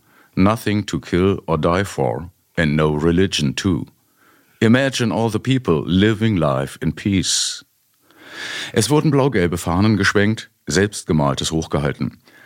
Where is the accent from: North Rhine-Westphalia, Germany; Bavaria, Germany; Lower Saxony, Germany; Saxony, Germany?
Bavaria, Germany; Munich; Ich habe als Kind in München noch Kriegsruinen und Bombengrundstücke gesehen.